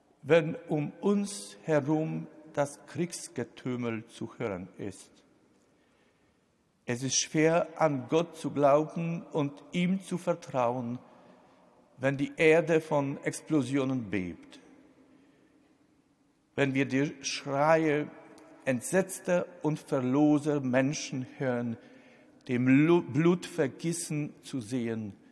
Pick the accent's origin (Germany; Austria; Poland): Poland; ob ich Angst vor einem wiedervereinigten Deutschland hätte, als Pole.